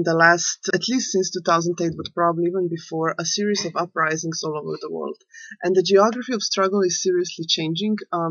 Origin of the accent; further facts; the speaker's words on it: Slovenia; English is a second language; I'm from Slovenia.